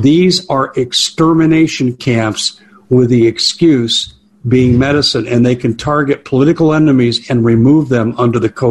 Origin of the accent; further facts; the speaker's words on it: Colorado, United States; Yeah, I grew up in Colorado, and I had two friends.